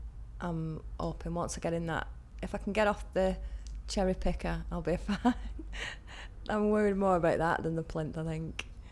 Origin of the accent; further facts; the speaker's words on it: Wigan, North West England, United Kingdom; I'm 40 and I'm from Wigan.